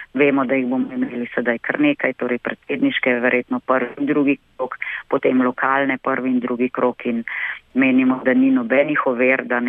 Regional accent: Ig, Central Slovenia, Slovenia; jaz prihajam z Iga, okolica Ljubljane je bila

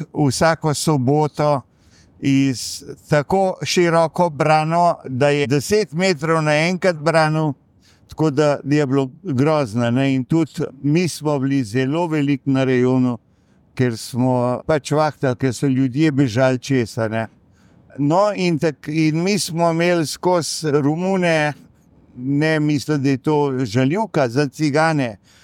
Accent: Mengeš, Central Slovenia, Slovenia; iz Mengša

